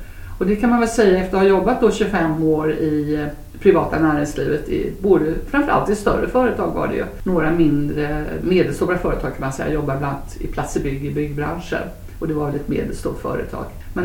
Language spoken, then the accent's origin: Swedish; Jönköping, Jönköping County, Sweden; moved away as an adult; now in Stockholm, Sweden; Ja, jag är uppvuxen i Jönköping. Där har jag bott mina 20 första år. Så att jag var 20 år när jag flyttade upp till Stockholm. Och sen har jag mina rötter egentligen i de småländska skogarna.